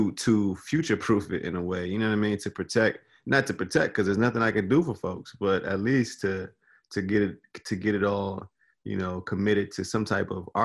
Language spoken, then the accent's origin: English; Washington, District of Columbia, United States; I grew up in Washington, D.C., in Northeast, right off of North Capitol in Florida. So the whole Eckington area, which, of course, they're now trying to re-Christian, under the NoMa umbrella.